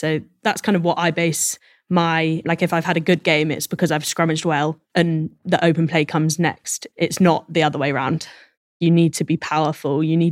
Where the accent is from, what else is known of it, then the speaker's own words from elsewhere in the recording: Oxford, South East England, United Kingdom; I grew up in Oxford. Oxford's a lovely place.